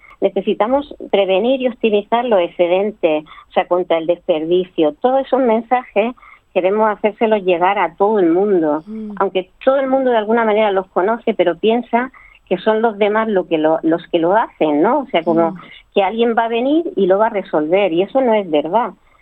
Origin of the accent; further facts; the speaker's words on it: Spain; dentro de la organización hay dos personas que somos españoles